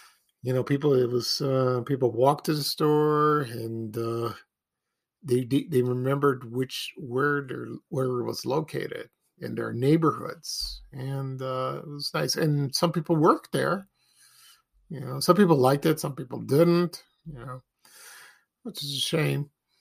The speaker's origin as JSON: {"language": "English", "town": "Chicago", "region": "Illinois", "country": "United States", "tie": "born or raised there", "said": "One day I just walked in to an A&P store to see if it reminded me of the ones when I was growing up in Chicago."}